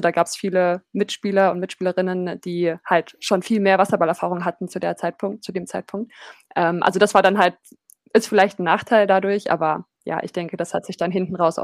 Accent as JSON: {"language": "German", "region": "Saarland", "country": "Germany", "said": "also ich komme ja aus dem Saarland und habe da in einem relativ kleinen Verein in Friedrichshain erstmal geschwommen"}